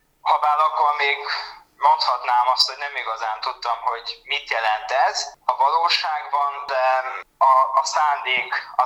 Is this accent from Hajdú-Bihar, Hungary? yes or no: yes; Balmazújváros, Hajdú-Bihar, Hungary; Hozzá kell tennem, hogy én balmazővárosi származású vagyok, tehát ezek mind ott történtek.